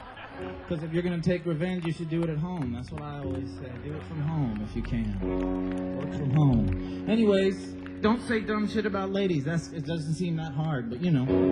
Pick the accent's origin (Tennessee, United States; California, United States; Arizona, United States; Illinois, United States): Tennessee, United States; Nashville; we're from East Nashville, Tennessee is where we live.